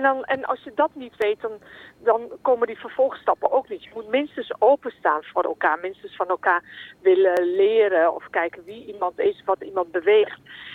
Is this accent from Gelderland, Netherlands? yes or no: yes; Winterswijk, Gelderland, Netherlands; Ik kom uit Winterswijk, dus een dorp met best wel een grote Molukse gemeenschap.